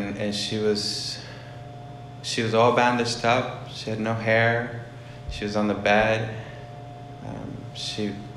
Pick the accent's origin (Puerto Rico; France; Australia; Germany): Puerto Rico; I was born and raised in Puerto Rico. My family came to this country during an anti-Puerto Rican movement.